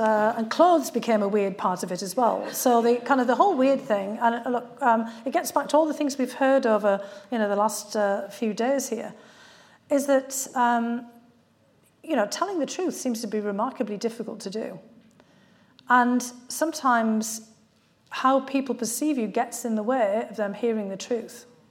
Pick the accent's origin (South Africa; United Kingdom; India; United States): United Kingdom; North East England; because I come from County Durham